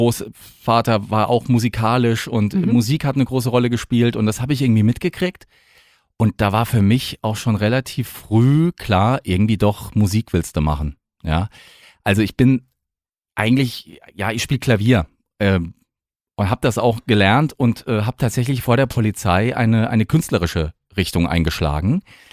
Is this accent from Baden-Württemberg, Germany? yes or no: yes; Mannheim, Baden-Württemberg, Germany; born there; now in Hesse; ich komme ja gebürtig gar nicht aus dem Hessenland, muss ich jetzt an der Stelle mal sagen. Ich bin ja gebürtiger Monnemer